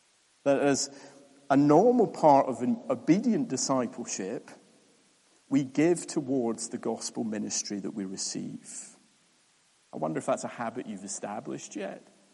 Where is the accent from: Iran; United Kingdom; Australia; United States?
United Kingdom; And even though I am British and I am awkward